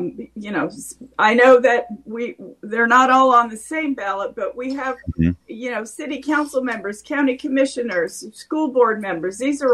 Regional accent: New Mexico, United States; I started out as an organizer in Indian country, you know, in my home state of New Mexico.

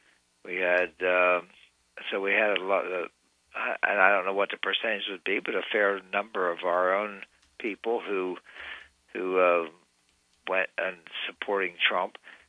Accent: Pennsylvania, United States; And Pennsylvania here, my home state, I'm proud to say

